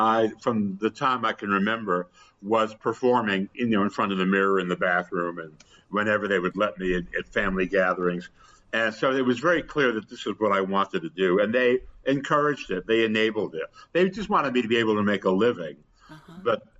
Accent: New York, United States; born there; I was born in New York, but it was a New Jersey birth certificate, which was part of the under the table adoption

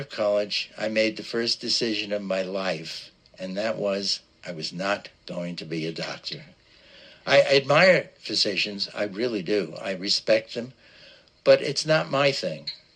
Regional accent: Amityville, New York, United States; born there; also born or lived in Hicksville; I was born in Amityville, Long Island, New York.

